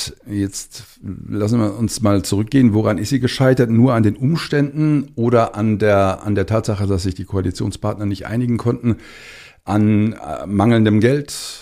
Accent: Cologne, North Rhine-Westphalia, Germany; Ich habe Ihnen ja mal gesagt, ich bin auch Kölner.

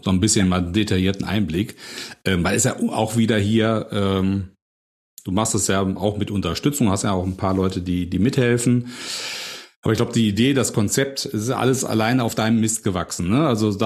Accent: Hochdahl, North Rhine-Westphalia, Germany; ich komme ja ursprünglich aus Hochdahl

